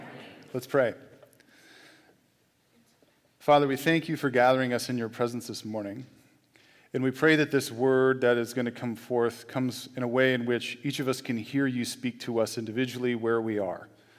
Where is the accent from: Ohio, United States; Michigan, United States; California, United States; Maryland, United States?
California, United States; because my wife's from here, I'm from the Bay Area